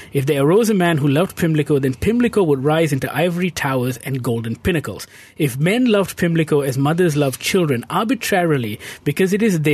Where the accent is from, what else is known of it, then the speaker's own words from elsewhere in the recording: Malaysia; Who am I as an Indian in Malaysia? La, la, la, all that stuff. No. I'm thinking about who we are as Malaysians